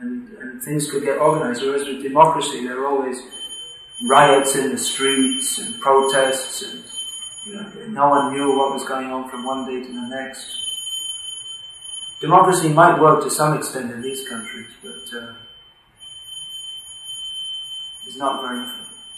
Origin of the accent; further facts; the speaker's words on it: Ireland; I'm Irish and proud of it.